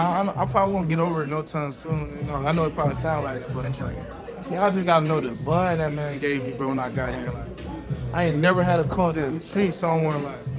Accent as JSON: {"language": "English", "region": "Georgia", "country": "United States", "said": "You know, I'm from Georgia, going out of high school."}